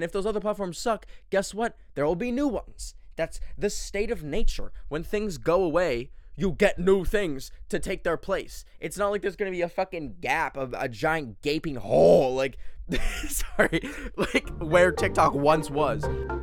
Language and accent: English; Canada; now in United States; Listen, I grew up in Canada. We have a completely different fucking political system.